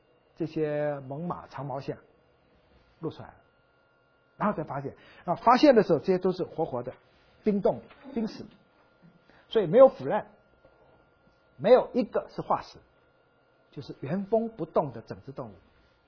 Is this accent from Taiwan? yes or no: yes; Taiwan; 我在台湾长大的，38度就快死掉了，46我无法想象了。